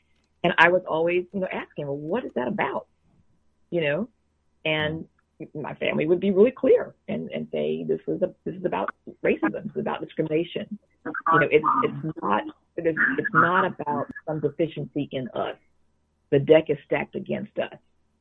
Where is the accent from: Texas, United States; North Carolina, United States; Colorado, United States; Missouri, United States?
Texas, United States; Fort Worth; We grew up in Fort Worth, Texas